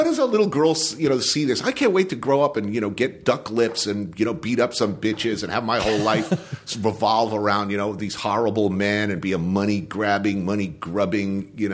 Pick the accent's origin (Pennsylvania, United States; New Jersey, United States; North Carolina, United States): New Jersey, United States; And I grew up in New Jersey, but people didn't look like that and where I came from.